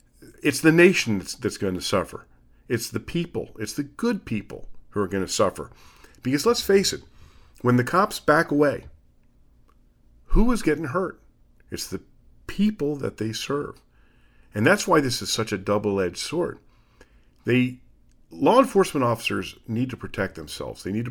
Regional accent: New Jersey, United States; the state of New Jersey, my home state, has passed a law.

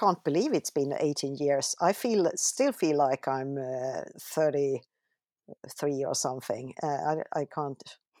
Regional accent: Sweden; English is a second language; Every time that I come home to Sweden from Mallorca, I get some kind of eczema on my two of my left-hand fingers.

